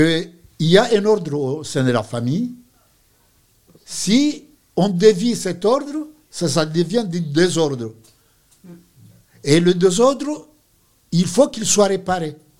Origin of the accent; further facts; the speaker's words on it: Comoros; ce n'est pas parce que je suis Comorien que je peux être appelé à être témoin d'un cas des Comores